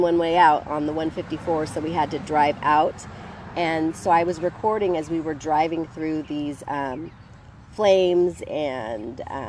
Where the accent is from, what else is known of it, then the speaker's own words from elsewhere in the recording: Long Beach, California, United States; I grew up in Long Beach, California, and I came to UC Santa Barbara and graduated with a degree in Spanish.